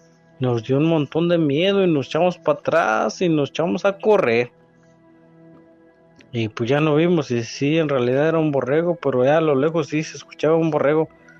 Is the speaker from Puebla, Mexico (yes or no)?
no; Mexico City, Mexico; now in Tennessee, United States; Yo aquí ahorita estoy radicando en Tennessee, soy de la Ciudad de México, de ahí de por la Magdalena Contreras, y aquí estamos.